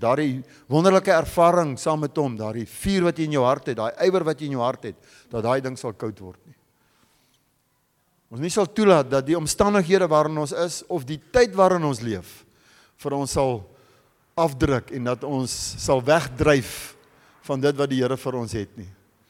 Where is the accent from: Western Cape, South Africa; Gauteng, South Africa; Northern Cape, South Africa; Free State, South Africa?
Free State, South Africa; Nou ek is eintlik 'n Vrystater, wat weet ek van diepsee af, jy hoor.